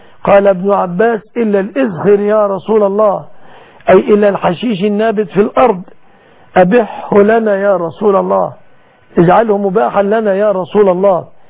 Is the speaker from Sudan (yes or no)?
no; Egypt; أسأل الله أن يحفظ بلادنا مصر وسائر بلاد المسلمين آمنة مطمئنة